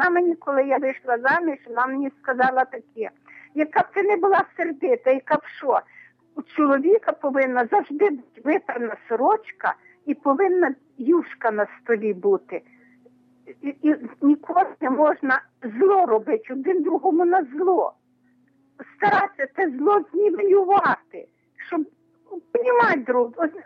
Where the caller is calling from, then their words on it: Zhytomyr, Zhytomyr Oblast, Ukraine; Навіки слава, це